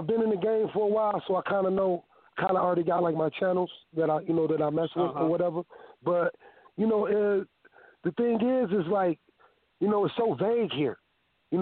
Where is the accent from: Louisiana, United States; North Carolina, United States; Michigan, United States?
Michigan, United States; Flint; I'm be like, no, I'm from Flint, Michigan.